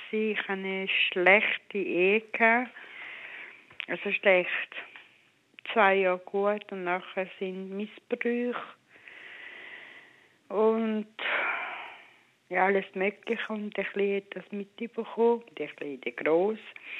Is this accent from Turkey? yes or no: yes; Turkey